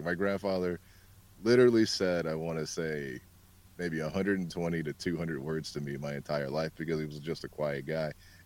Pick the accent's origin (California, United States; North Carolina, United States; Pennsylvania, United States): California, United States; I'm born and raised in California. However, my family in Arkansas, which was a little town called Camden, which is, of course, still there.